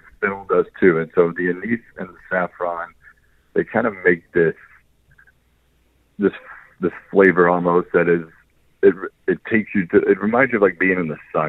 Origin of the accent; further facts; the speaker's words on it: Georgia, United States; now in New York, United States; I was born and raised in Georgia. I moved to New York, started learning to cook Italian food.